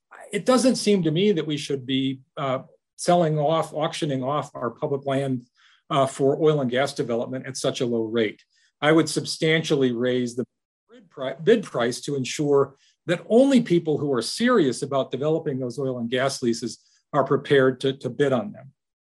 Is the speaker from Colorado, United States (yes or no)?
yes; Colorado, United States; Colorado, my home state, for example, has a 20% royalty rate.